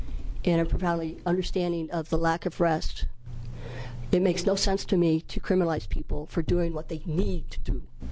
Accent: Portland, Oregon, United States; I'm from North Portland and live in the Coley District. I'm formerly homeless in Portland.

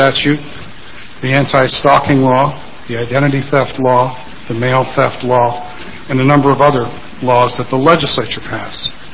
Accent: Salem, Oregon, United States; I'm an attorney. I'm from Salem.

